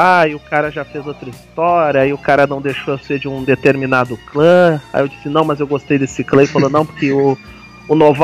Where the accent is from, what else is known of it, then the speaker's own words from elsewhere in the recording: Porto Alegre, Rio Grande do Sul, Brazil; now in São Paulo, Brazil; Eu sou de Porto Alegre, na verdade, né? Agora eu tô morando em São Paulo.